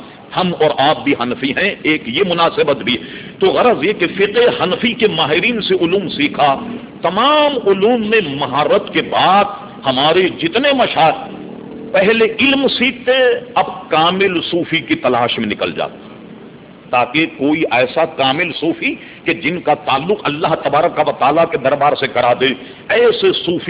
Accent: Hyderabad, Telangana, India; میں نے اس لیے کہا کہ میں حیدرآباد دکن کا رہنے والا ہوں. سقوط حیدرآباد دکن میرے سامنے ہوا.

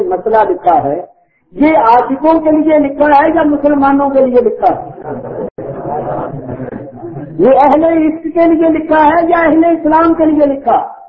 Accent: Karachi, Sindh, Pakistan; آپ کہاں سے آئے؟ میں نے کہا پاکستان. کس شہر سے؟ میں نے کہا کراچی سے.

